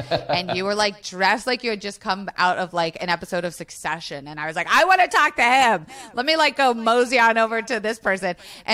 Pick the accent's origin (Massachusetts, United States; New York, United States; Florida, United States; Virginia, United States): Florida, United States; I mean, like I am originally from, I grew up in Florida.